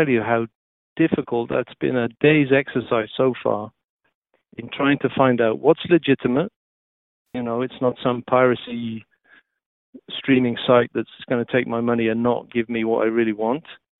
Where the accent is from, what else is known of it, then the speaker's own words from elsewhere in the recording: Wales, United Kingdom; moved away as an adult; now in United States; I've just arrived in the US. I'm settling in.